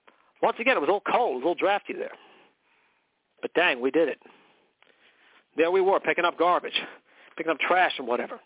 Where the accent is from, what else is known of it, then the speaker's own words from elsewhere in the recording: McKinleyville, California, United States; Ah, McKinleyville, where horses have the right of way. I've told you about my hometown, haven't I?